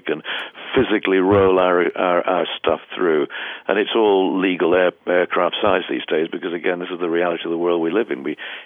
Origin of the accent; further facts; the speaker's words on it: United Kingdom; You know, I'm British. We speak English.